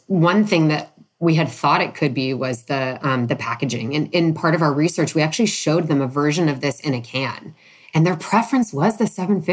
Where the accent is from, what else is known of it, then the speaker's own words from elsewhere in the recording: San Francisco, California, United States; When I was growing up in San Francisco running around